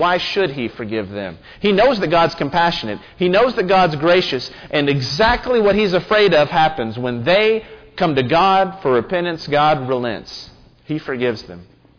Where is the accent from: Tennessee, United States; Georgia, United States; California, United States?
Tennessee, United States; Memphis; I can remember growing up in Memphis. Memphis is a city that is filled with a lot of racial tension.